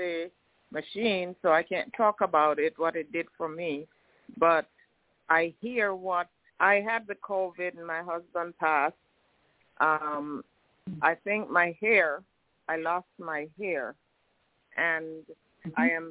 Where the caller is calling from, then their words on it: Miami, Florida, United States; from Miami.